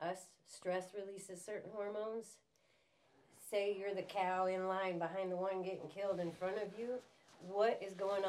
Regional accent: Loudonville, Ohio, United States; because Matt's from here, and I'm from Loudonville.

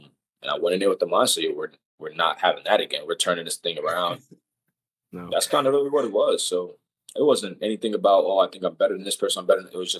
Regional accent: Long Island, New York, United States; I'm a little biased. I'm from Long Island, so I'm going to say we have them.

